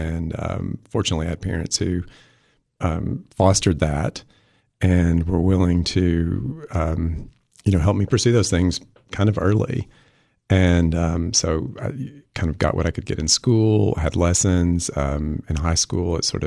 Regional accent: Livingston, Tennessee, United States; Growing up in Livingston, Tennessee, there are not a lot of people who make their living in the arts.

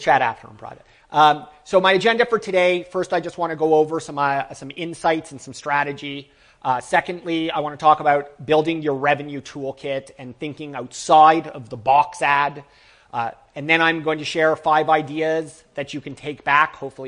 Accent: Toronto, Ontario, Canada; as I was very politely introduced. I'm from Toronto, Canada.

